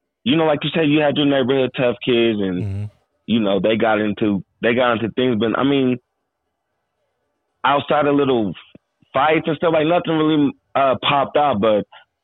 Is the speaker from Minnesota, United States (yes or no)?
no; Denver, Colorado, United States; I grew up in a suburb in the northeast part of Denver called Montbello. Normal community. Back in the days where I was growing up, this is a predominantly black community.